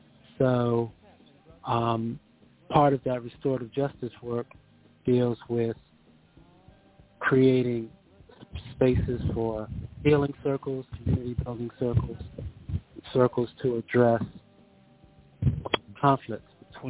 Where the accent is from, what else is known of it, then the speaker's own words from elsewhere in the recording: New Haven, Connecticut, United States; born there; now in Virginia, United States; I was born in New Haven, Connecticut